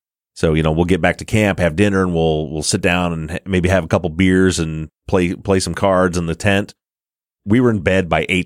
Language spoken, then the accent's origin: English; Michigan, United States; you know, we're from the Midwest in Michigan, and out here, you know, we hunt deer.